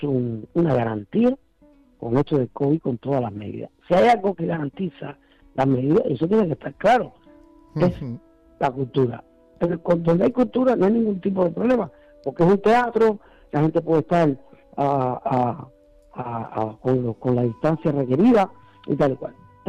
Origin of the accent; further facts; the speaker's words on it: Cuba; Yo, como cubano que soy, estoy oyendo a … desde niño, soy en Cuba.